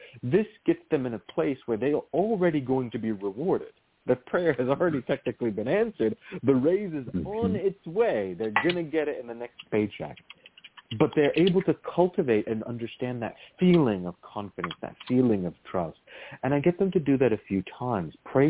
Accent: Virginia, United States; So I grew up in the Virginia

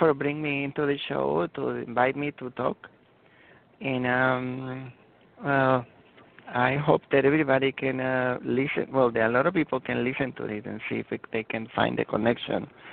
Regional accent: Honduras; This happened when I was growing up in Honduras, Central America.

